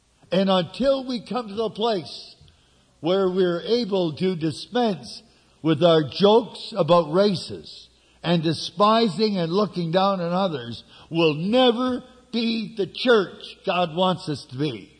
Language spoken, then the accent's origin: English; Canada; Doesn't he know I'm from Canada? And we have the best?